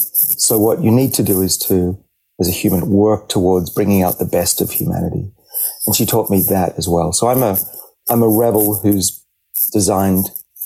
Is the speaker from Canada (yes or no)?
no; Australia; moved away as an adult; we kids growing up in Australia, where I was for the first 25 years of my life, we would walk through the bush